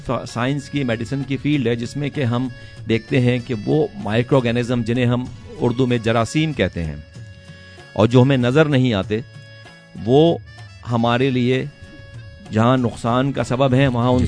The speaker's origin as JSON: {"language": "Urdu", "town": "Karachi", "region": "Sindh", "country": "Pakistan", "tie": "born or raised there", "said": "کراچی سے میں پیدا ہوا میں, اور اپنی بنیادی تعلیم تمام میں نے"}